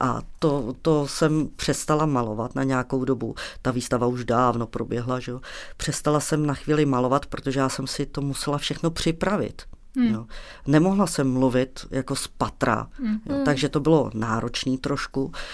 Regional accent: Karlovy Vary, Karlovy Vary Region, Czechia; No, já jsem se narodila v Karlových Varech, takže jsem byla obklopená celý dětství přírodou.

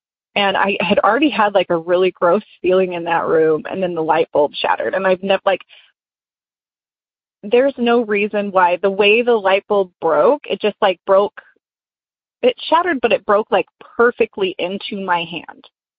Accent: Texas, United States; I'm from Texas.

